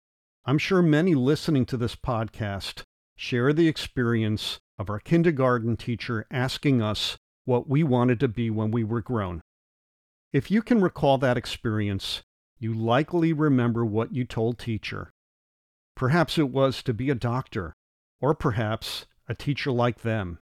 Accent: New Haven, Connecticut, United States; As a 6-year-old growing up in New Haven, Connecticut, I'd awaken to the sound of a garbage truck.

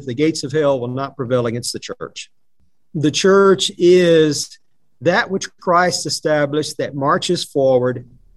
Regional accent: Alabama, United States; I am originally from North Alabama. I was raised in Lawrence County, Alabama, which is right near the Tennessee River.

